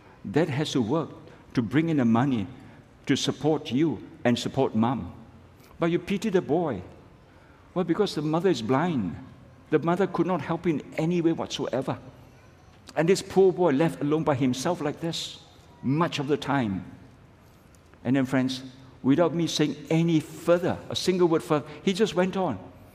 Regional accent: Malaysia; I'm a pastor from Malaysia.

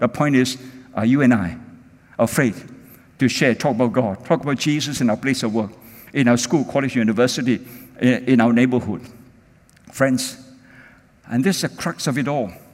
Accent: Malaysia; I'm a pastor from Malaysia.

